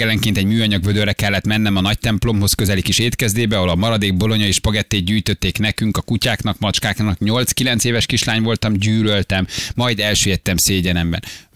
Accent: Pestszentlőrinc, Budapest, Hungary; Pestent Lőnincen nőttem fel, és élek na. A mai napig kertesházban.

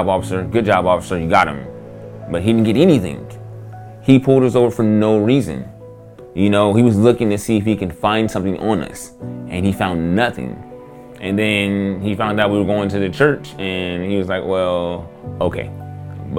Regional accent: Long Beach, California, United States; I'm growing up in Long Beach, and Long Beach is a rough city to grow up in.

